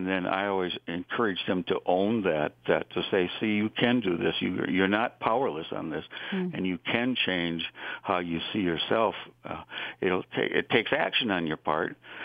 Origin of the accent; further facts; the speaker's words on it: Midwest, United States; again, kind of being a Midwesterner, there's that stigma of getting help, which is kind of threatening to a lot of people.